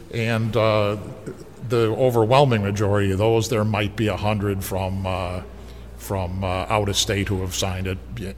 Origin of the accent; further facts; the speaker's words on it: Chautauqua, Wisconsin, United States; I'm from Chautauqua, Wisconsin